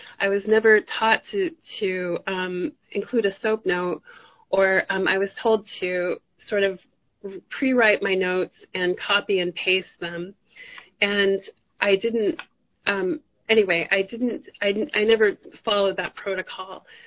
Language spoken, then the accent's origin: English; Phoenix, Arizona, United States; my cousin called me from Phoenix, and his father died before finishing chiropractic school, and I grew up with him in Phoenix.